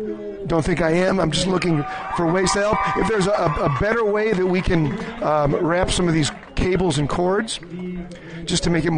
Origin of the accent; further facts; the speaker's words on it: Lafayette, Indiana, United States; I'm from Lafayette, Indiana